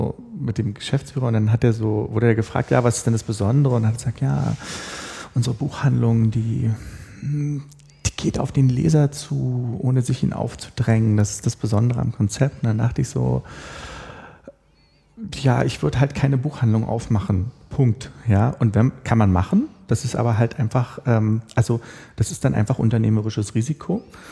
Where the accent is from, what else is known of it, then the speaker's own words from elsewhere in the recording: Berlin, Germany; ich bin ja nun gebürtige Berliner und bin ein paar hundert Meter davon entfernt zur Schule gegangen